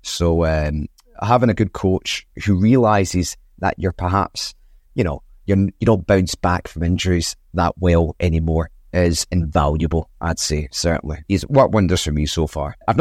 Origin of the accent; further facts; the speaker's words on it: Glasgow, Scotland, United Kingdom; I am from Scotland in Glasgow. However, I'm actually half Spanish as well because my father is from Tenerife, but my mother's from Scotland. I'm 37 years old